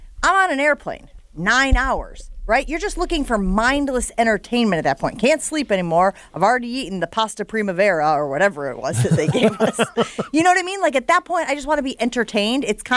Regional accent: East Coast, United States; I'm from the East Coast. You're going to chalk it up to an accent?

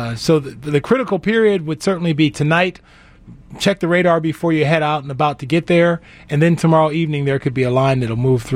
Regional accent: Cleveland, Ohio, United States; Originally from Cleveland, grew up an Indians fan, but I got to throw the first pitch out for the Sox.

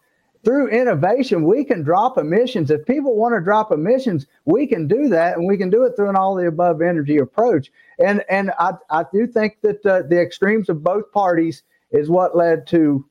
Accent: West Virginia, United States; Well, I come from West Virginia, which is the second reddest state in the country.

